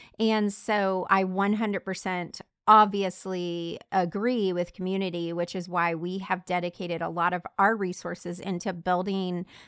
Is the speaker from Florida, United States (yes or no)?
yes; Florida, United States; moved away as an adult; I moved away from my community, from my family. And this is before the internet, really. And I moved from Florida to a small town in Tennessee. And I was this city girl